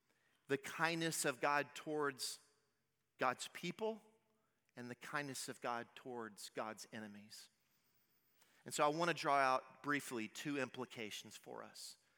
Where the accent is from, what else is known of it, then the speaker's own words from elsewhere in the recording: the South, United States; As a Southerner, my default setting is nice.